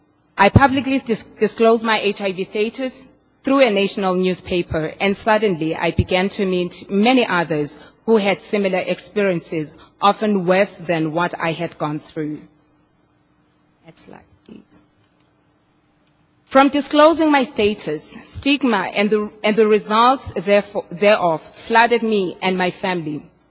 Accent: South Africa; I come from South Africa.

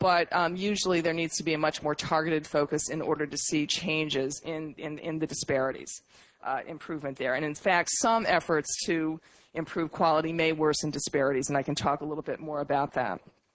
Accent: Massachusetts, United States; I come from Massachusetts, as Ed indicated

